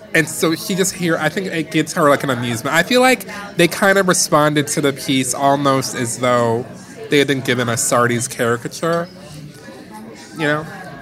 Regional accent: Detroit, Michigan, United States; I grew up in Detroit, in Motown.

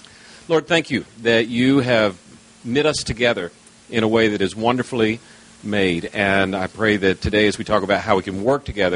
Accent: Houston, Texas, United States; I'm from Houston, Texas, and I am admittedly a recovering pastor.

